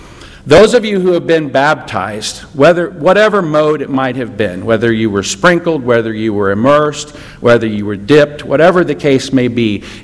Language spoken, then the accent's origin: English; Midwest, United States; So to me, when I think of that, growing up in the Midwest here, I think of a tornado.